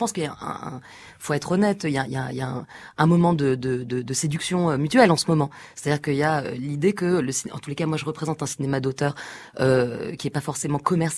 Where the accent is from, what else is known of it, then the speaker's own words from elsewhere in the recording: France; je suis française.